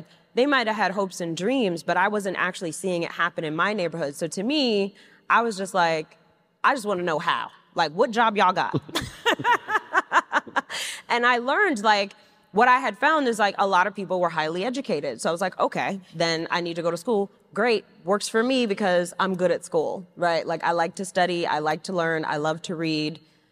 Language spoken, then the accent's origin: English; New York City, New York, United States; And I grew up in Flushing, Queens, right?